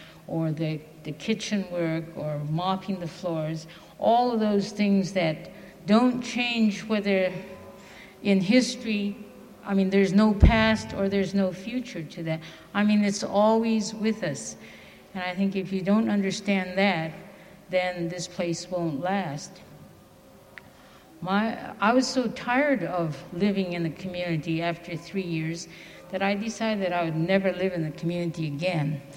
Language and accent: English; San Francisco, California, United States; I am from San Francisco.